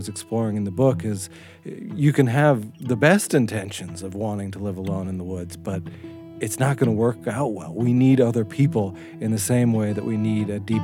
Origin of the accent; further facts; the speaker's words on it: Missoula, Montana, United States; Growing up in Missoula, I had a great love for Montana literature